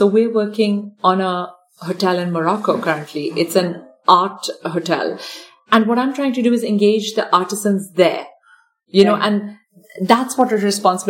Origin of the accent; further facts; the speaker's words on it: Dubai, United Arab Emirates; I always consider myself as someone from Dubai. I'm an Indian from Dubai.